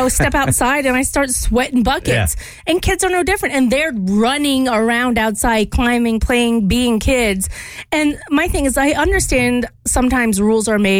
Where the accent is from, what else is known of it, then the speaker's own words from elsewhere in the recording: Louisiana, United States; growing up, I did not have that because I grew up in Louisiana